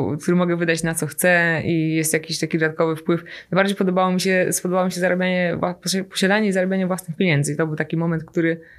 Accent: Mosina, Greater Poland Voivodeship, Poland; w takiej fabryce, która się otworzyła w Mosinie, skąd pochodzę.

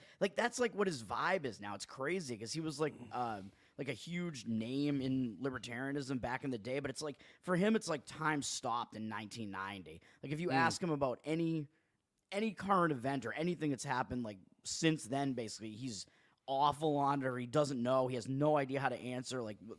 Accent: Massachusetts, United States; I'll be in the Massachusetts one because it is my home state.

